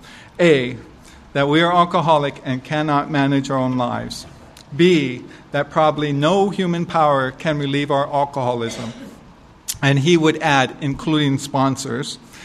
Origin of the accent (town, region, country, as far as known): Hawaii, United States; born or raised there